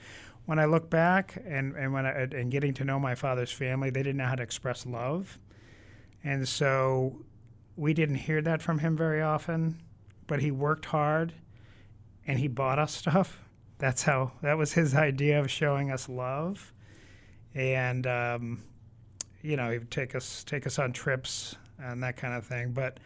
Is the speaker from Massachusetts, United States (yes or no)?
yes; Canton, Massachusetts, United States; Okay, so I was born in Brookline. And about 2 years old, we moved to Canton, Massachusetts, where my parents still reside.